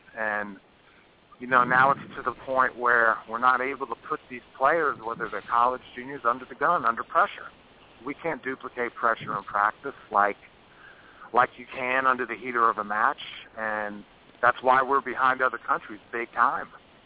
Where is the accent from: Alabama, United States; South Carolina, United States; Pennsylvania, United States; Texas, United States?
South Carolina, United States; Clemson; I wouldn't have gotten in this profession, you know, if it wasn't for growing up in Clemson and being in your tennis excellence program